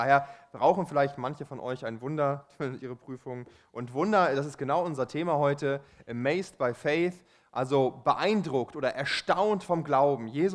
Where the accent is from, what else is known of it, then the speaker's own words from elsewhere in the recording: Germany; als Deutscher ist das natürlich so ein bisschen befremdlich